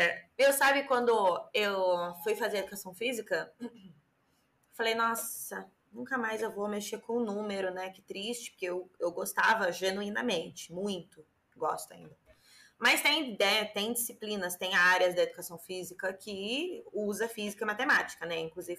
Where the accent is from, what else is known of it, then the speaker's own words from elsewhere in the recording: Poços de Caldas, Minas Gerais, Brazil; quando eu voltei para Poços, que eu sou de Poços de Caldas, né?